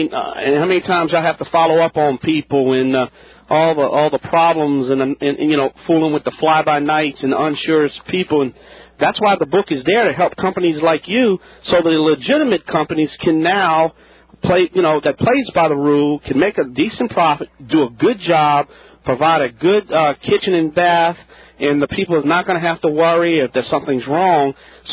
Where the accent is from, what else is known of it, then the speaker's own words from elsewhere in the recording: New Orleans, Louisiana, United States; … New Orleans born, New Orleans bred.